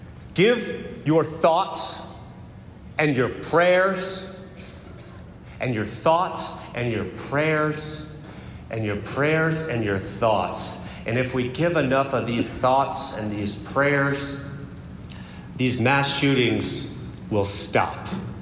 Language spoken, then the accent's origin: English; West Palm Beach, Florida, United States; I'm from West Palm Beach, Florida.